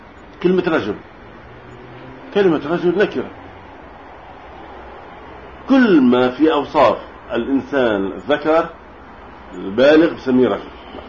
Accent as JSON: {"language": "Arabic", "country": "Lebanon", "said": "كلمة وطن للجندي عندنا بلبنان، الجندي تقول يا وطن."}